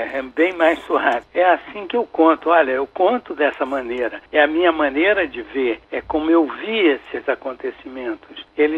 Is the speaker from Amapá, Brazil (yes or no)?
yes; Macapá, Amapá, Brazil; moved away; Eu saí de Macapá, mas Macapá não saiu de mim.